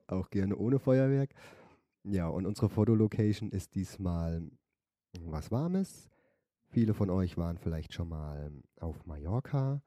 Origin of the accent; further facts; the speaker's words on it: Germany; Ich bin Deutscher.